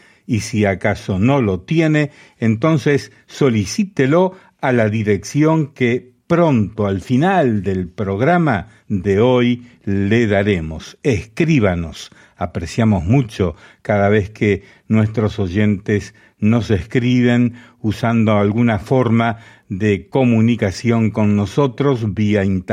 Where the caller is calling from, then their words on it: Valledupar, Cesar, Colombia; soy de Valledupar y los oigo por la emisora Ebenezer Estéreo 88.2.